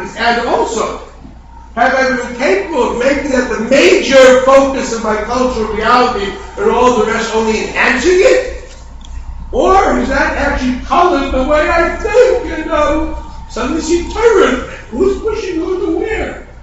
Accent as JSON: {"language": "English", "town": "Chicago", "region": "Illinois", "country": "United States", "tie": "born or raised there", "said": "See, I grew up in Chicago. When I say blue, I think energizer drink."}